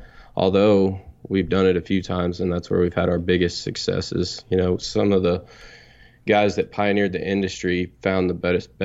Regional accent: Texas, United States; Well, I'm from Texas. I'm 29 years old, and I guess I grew up here in North Texas.

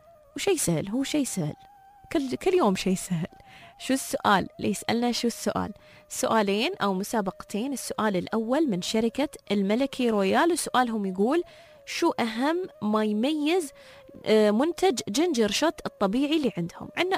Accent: United Arab Emirates; شو المسمى اللي نحن المحلي اللي عندنا في الإمارات نحن شو نسمي هذا الشيء؟

